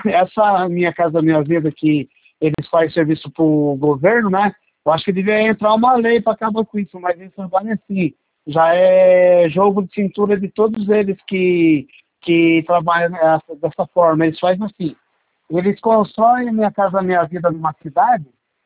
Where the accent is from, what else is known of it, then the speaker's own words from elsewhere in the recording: São Paulo, Brazil; Sou da, é, aqui entre Cotia, Vargas Grande, esse lado aqui.